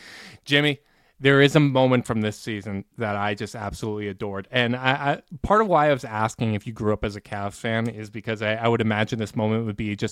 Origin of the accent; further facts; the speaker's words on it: Canada; it hurts me as a Canadian. It truly does.